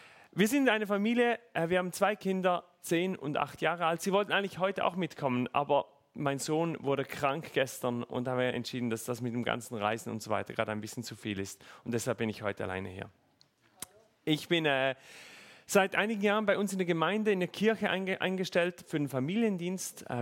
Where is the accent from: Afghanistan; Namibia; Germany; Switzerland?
Switzerland; Thurgau; now in Thun, Switzerland; ich wohne momentan noch auf der anderen Seite vom Berg, auf der anderen Seite vom Tunnel, momentan noch in Thun. Ursprünglich bin ich aus dem Thurgau. Genau, also sonst hört man vielleicht auch immer noch.